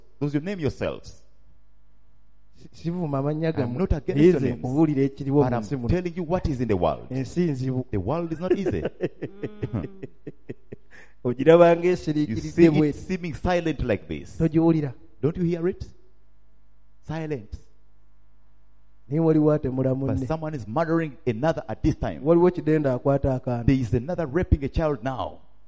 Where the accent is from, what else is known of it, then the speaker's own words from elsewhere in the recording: Central Region, Uganda; cause you feel the book of Numbers, I came from Buganda, in the family of those people.